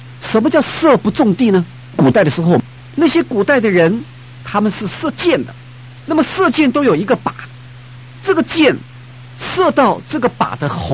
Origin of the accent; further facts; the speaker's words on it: China; 我们中国人一向认为我们的道德标准比较高，我们说我们是礼仪之邦，是不是？